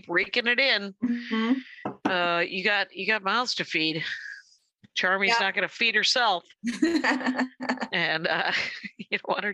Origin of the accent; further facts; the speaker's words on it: Milwaukee, Wisconsin, United States; I'm from Milwaukee. I can spell it.